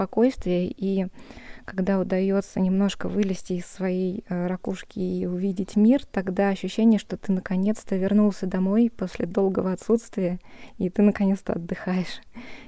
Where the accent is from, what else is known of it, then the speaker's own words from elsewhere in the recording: Moscow, Russia; я из Москвы.